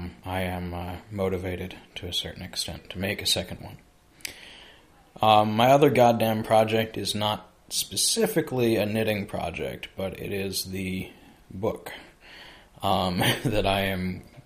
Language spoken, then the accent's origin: English; Waltham, Massachusetts, United States; I'm from Waltham, and I've been knitting for about 3.5 years